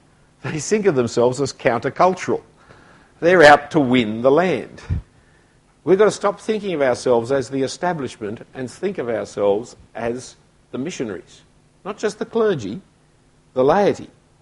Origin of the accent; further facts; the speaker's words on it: Sydney, New South Wales, Australia; every child went to Sunday school except those who went to Saturday school because I grew up in Bellevue Hill.